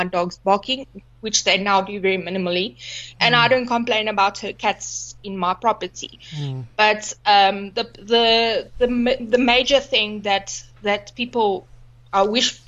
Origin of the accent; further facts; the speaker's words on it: Johannesburg, Gauteng, South Africa; now in Nelspruit, South Africa; I'm not from Nelspruit originally. I came from Joburg